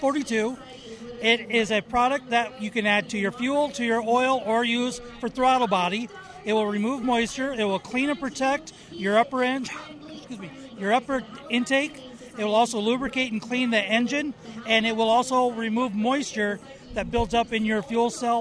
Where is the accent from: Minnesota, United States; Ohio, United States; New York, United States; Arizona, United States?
Minnesota, United States; Minneapolis; I'm from Minneapolis.